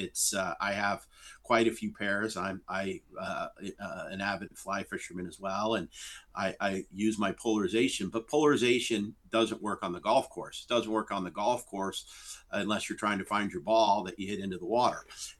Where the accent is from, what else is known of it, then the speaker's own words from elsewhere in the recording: New York, United States; also born or lived in Vermont; Well, I grew up outside of New York, born and raised in Westchester